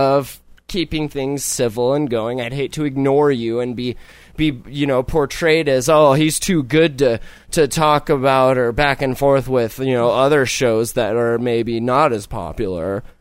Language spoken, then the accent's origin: English; California, United States; born there; Interesting, because I was born in California, not here.